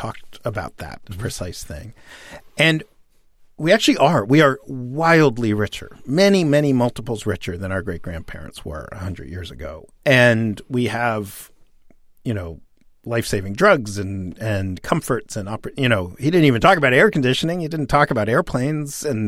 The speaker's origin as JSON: {"language": "English", "town": "New York City", "region": "New York", "country": "United States", "tie": "born or raised there", "said": "And, you know, growing up in Greenwich Village when, I mean, yes, there were drugs and crime and I got mugged three times before I turned 11"}